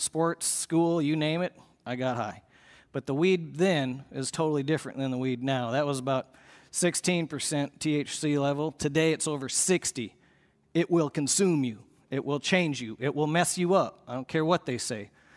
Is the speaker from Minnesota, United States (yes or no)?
yes; Minnesota, United States; But no, I grew up in Minnesota and busted family.